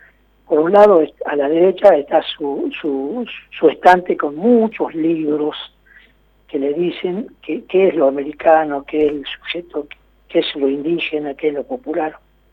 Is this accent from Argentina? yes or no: yes; Puesto del Marqués, Jujuy, Argentina; born there; Argentina, un poco la partecita de Argentina. Yo nací en Puesto del Marqués.